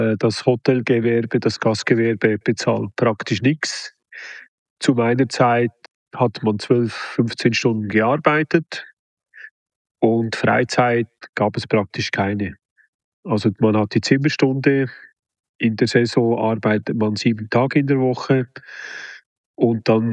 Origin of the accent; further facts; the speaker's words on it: Switzerland; also born or lived in Burgdorf / St. Moritz / Zuoz; Ich bin aufgewachsen in der Schweiz an mehreren Orten. Das heißt Sankt Staat, das heißt Burgdorf, St. Moritz, und ich war noch in Zuoz.